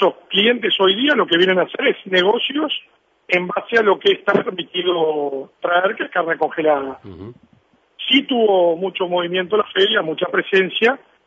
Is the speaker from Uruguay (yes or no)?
yes; Uruguay; La gente en la calle te pregunta de dónde sos y le decís Uruguay y te dice Forlán.